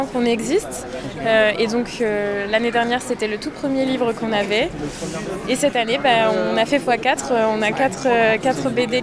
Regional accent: Normandy, France; nous on vient de Normandie.

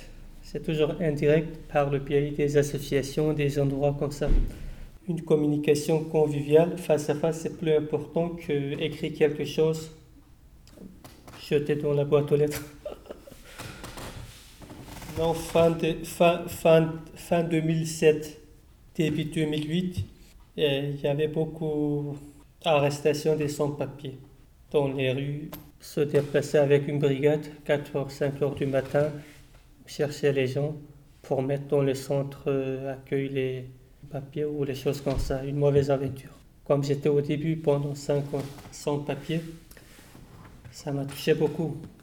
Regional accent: Turkey; now in France; Et je viens de la Turquie, il n'y a que du soleil, même l'hiver, un climat comme ça, j'ai quitté pour venir en France

